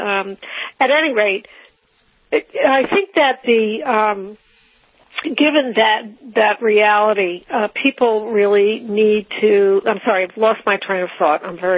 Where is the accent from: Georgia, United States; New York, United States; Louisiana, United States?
New York, United States; upstate New York is on my mind because I'm from New York